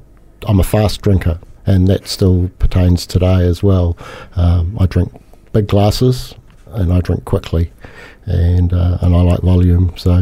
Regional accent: Christchurch, Canterbury, New Zealand; also born or lived in Dunedin; And I'm a New Zealander, Kiwi New Zealander. I've born in Dunedin, but I spent pretty much all my life in Christchurch.

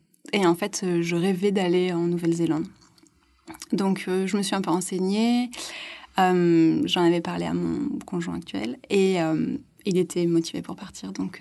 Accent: Grand Est, France; born there; also born or lived in La Réunion; je suis née en Alsace et puis ensuite on a fait pas mal de villes en France. Et aussi, on a fait le Dom-Tom puisqu'on était à La Réunion quelques ouais. années

